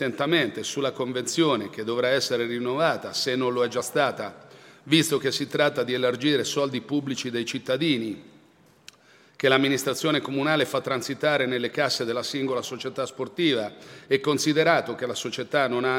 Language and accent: Italian; Chiaravalle, Marche, Italy; born there; sono nato a Chiaravalle, anzi ieri ho chiesto all'anagrafe anche l'orario in cui sono nato il 16 dicembre a mezzogiorno